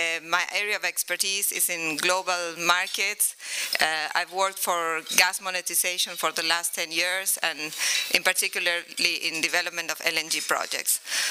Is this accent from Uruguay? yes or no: yes; Uruguay; I'm not a Mexican. I'm actually from Uruguay, a 3 million state, a 3 million people state in the South Atlantic.